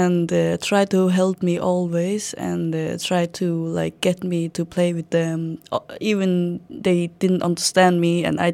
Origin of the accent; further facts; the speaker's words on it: Chiang Mai, Thailand; English is a second language; I am from Chiang Mai, so like she go to the big city and work.